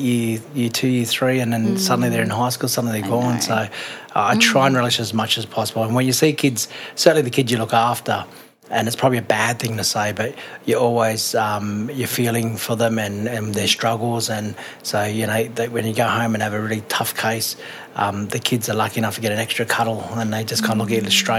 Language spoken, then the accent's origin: English; Shoal Bay, New South Wales, Australia; I'm a Warramai man, a proud Warramai man, and I grew up in Shoal Bay.